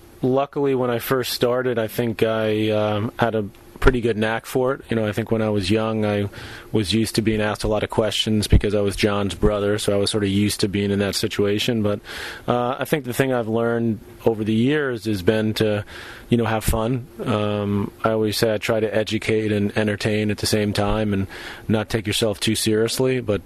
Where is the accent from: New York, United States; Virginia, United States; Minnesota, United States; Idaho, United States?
New York, United States; Marv Albert was someone I grew up with in New York, you know, listening to watching the Knicks and the Rangers and different sports.